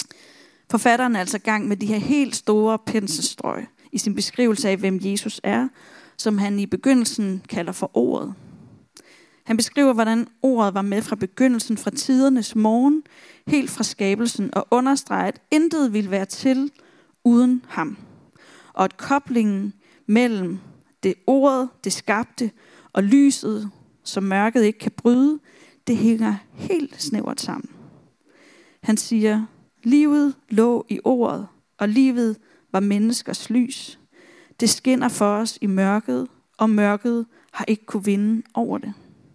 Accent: Region of Southern Denmark, Denmark; Jeg er fra Fyn.

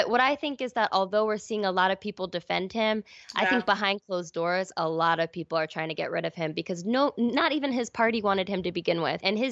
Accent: East Coast, United States; so I'm from the East Coast, so I don't know enough about California.

